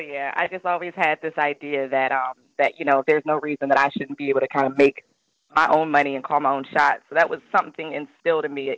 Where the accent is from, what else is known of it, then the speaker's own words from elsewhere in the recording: Maryland, United States; I loved growing up in PG County because it put me right there in Maryland. It gave me 12-minute access to D.C.